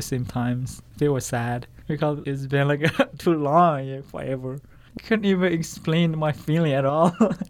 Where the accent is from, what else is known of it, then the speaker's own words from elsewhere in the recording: Myanmar; English is a second language; moved away; I'm from Myanmar, and I came here as a refugee.